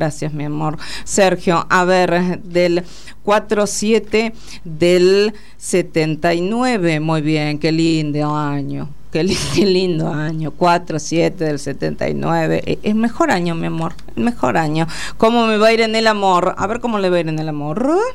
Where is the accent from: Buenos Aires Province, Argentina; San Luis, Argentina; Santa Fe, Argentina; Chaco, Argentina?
Buenos Aires Province, Argentina; La Plata; Soy de La Plata, La Plata. Allá vamos, La Plata. Soy del 1-9 del 71.